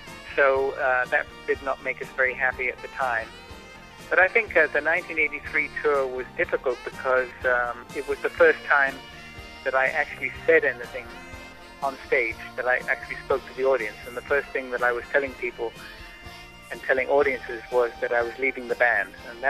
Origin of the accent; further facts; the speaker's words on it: England, United Kingdom; because I am English, that was a huge thrill for me.